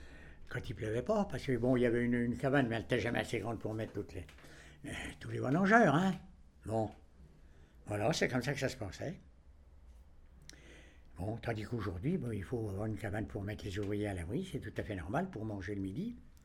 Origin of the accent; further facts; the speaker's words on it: Grand Est, France; Bon, mais j'étais originaire de l'Aube.